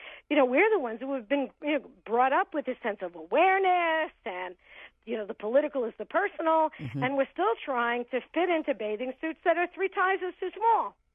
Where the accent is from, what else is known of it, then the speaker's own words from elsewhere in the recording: Brooklyn, New York, United States; I grew up in Brooklyn, New York.